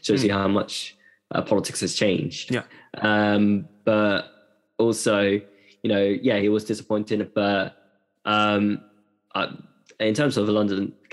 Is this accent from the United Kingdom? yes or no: no; Eritrea; I'm from Eritrea. So Eritrea, which is in East Africa, just above Ethiopia.